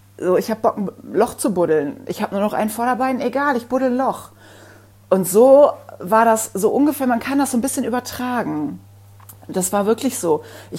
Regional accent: Bonn, North Rhine-Westphalia, Germany; Happy habe ich aus dem Tierheim in Bonn geholt. Das ist ja die Ecke, wo ich aufgewachsen bin, in der ich lange gelebt habe.

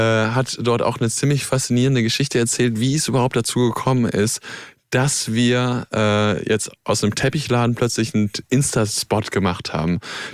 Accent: North Rhine-Westphalia, Germany; das Phantasialand in Köln. Ich bin dort in der Gegend groß geworden

